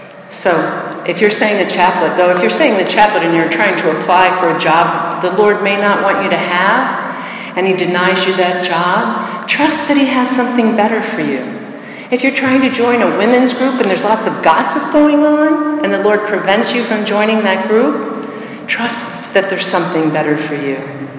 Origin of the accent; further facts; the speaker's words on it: Florida, United States; But I grew up in Florida, and in 1992, Homestead, which is south of Miami, was completely wiped out by Hurricane Andrew.